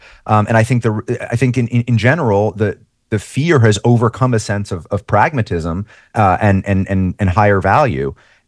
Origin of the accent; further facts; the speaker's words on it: New York, United States; even in my home state of New York